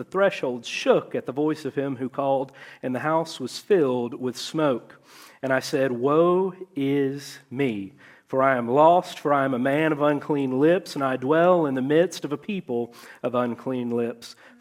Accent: Georgia, United States; moved away as an adult; I was born in Atlanta, just outside of Atlanta. You don't know where I'm from. I'm not going to say it. But just outside of Atlanta, I grew up there. I left when I was 21.

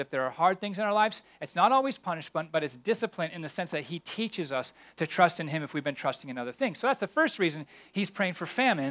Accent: United States; I just call him Baal because I'm American.

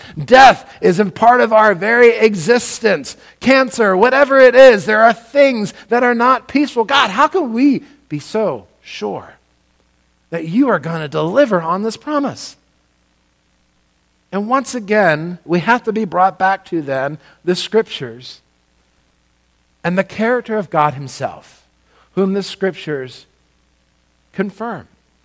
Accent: Lancaster, Pennsylvania, United States; I'm from Lancaster, Pennsylvania. We have a town in Lancaster, Pennsylvania called Ephrata.

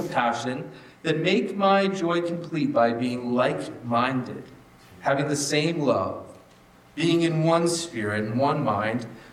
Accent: Newfoundland and Labrador, Canada; And growing up in Newfoundland and going to school, they teach you how to create an argument, right?

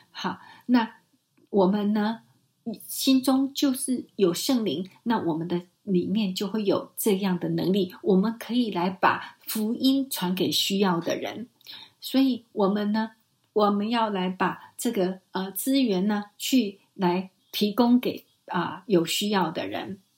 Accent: Mexico; Chinese is a second language; 那你知道我是墨西哥来的，我是这个拉丁美洲裔的人

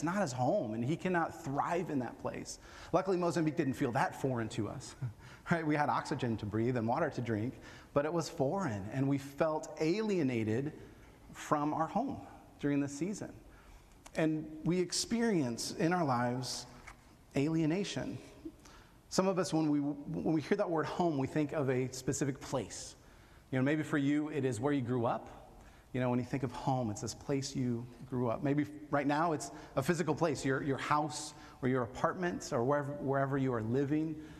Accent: United States; I am way too direct as an American

